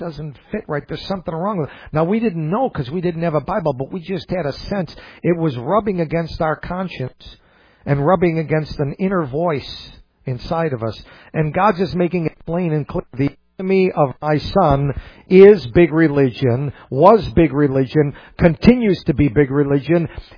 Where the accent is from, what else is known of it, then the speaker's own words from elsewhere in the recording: New York, United States; growing up in Western New York, that grew up Catholic.